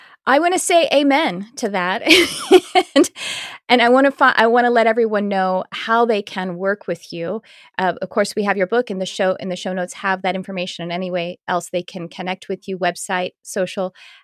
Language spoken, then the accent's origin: English; Fort Worth, Texas, United States; By the way, I'm from Fort Worth, so maybe I'll see you in Dallas.